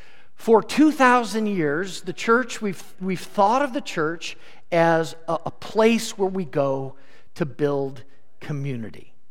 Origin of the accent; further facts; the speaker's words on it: Des Moines, Iowa, United States; I grew up in the Christian church, and the specific one I grew up at was Capitol Hill Christian Church in Des Moines, Iowa, on the east side.